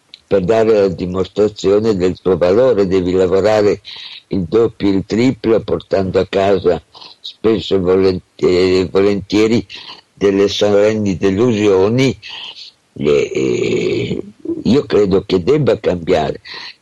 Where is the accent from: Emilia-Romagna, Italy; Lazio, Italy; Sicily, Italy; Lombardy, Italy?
Emilia-Romagna, Italy; Bologna; io vengo da Bologna